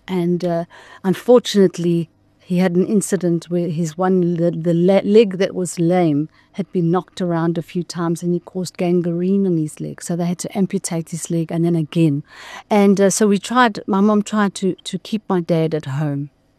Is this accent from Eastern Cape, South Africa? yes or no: no; Pietermaritzburg, KwaZulu-Natal, South Africa; now in Johannesburg, South Africa; we grew up in Pietermaritzburg, and then we left Pietermaritzburg.